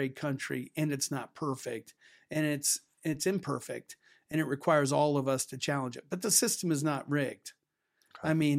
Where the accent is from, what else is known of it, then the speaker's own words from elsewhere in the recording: Columbus, Ohio, United States; So, I grew up in Ohio, west side of Columbus, on the hilltop. If you know anybody from Columbus, I was what they called a hilltopper. Basically, that was the Appalachian neighborhood that moved from West Virginia and Kentucky out of the coal mines